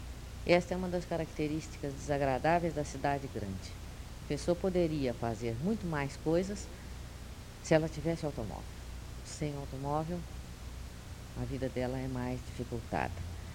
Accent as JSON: {"language": "Portuguese", "country": "Brazil", "said": "Eu sou muito brasileira, eu gosto muito de assunto brasileiro, de texto brasileiro, de literatura brasileira."}